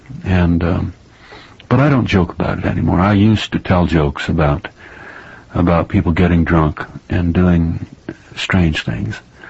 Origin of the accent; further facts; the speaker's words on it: Minnesota, United States; Cable television has not really made a big dent in Minnesota, and it has not arrived in my hometown.